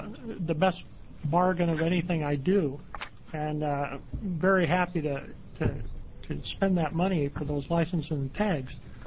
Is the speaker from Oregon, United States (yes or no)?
yes; Corvallis, Oregon, United States; I'm from Corvallis, Oregon, and I'm here to support the Oregon Department of Fish and Wildlife